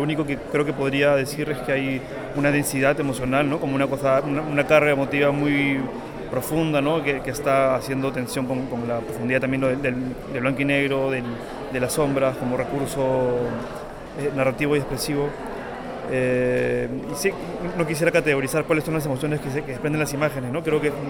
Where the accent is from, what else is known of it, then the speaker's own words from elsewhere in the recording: Peru; soy un fotógrafo peruano